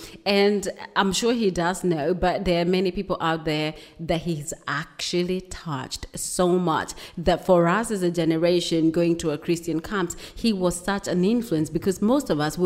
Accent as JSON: {"language": "English", "country": "Kenya", "said": "like back when in Africa, I'm from Kenya."}